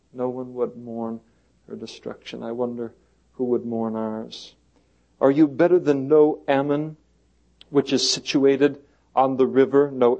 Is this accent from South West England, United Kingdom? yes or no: no; Scotland, United Kingdom; I am Scottish, by the way.